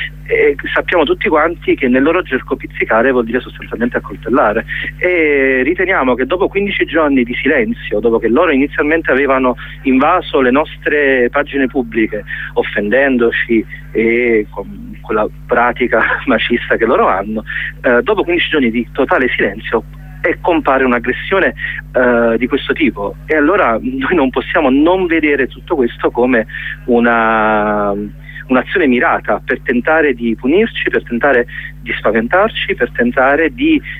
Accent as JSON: {"language": "Italian", "town": "Naples", "region": "Campania", "country": "Italy", "said": "per noi che siamo napoletani e quindi comunque fieri di essere del Sud Italia"}